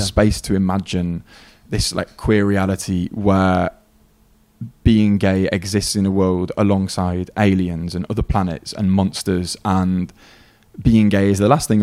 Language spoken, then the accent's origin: English; Bolton, North West England, United Kingdom; Now I grew up in Bolton, so Manchester always felt close, but also very far away.